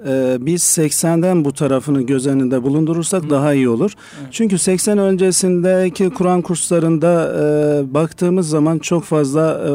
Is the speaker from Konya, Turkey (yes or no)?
yes; Kadınhanı, Konya, Turkey; Ben Konya Kadınhanlıyım. İlk öğretimi Kadınhan'da yaptık. Hafızlığımızı İstanbul'da. Daha sonra lise öğrenimimizi Kadınhan'da devam ettirip yine üniversite öğretimi için tekrar Marmara Üniversitesi İlahiyat Fakültesi'ne geldik.